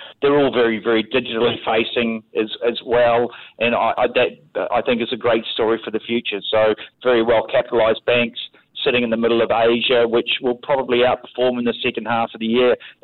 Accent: New Zealand; accent: Kiwi; Yeah, I can imagine my thick Kiwi accent must confuse some listeners, but I'm trying my very best.

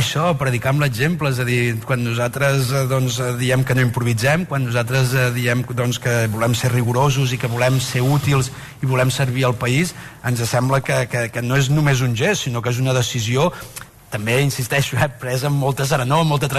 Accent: Catalonia, Spain; Jo soc del Vallès

